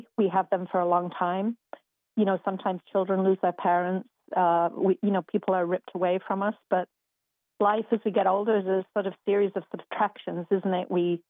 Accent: the north of England, United Kingdom; Well, I grew up in England, in the north of England. I went to university in York

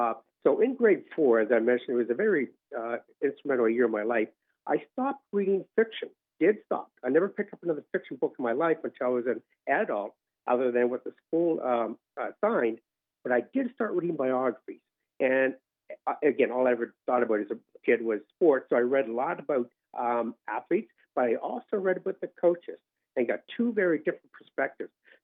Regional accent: Halifax, Nova Scotia, Canada; Sure. So I grew up in Halifax, Nova Scotia

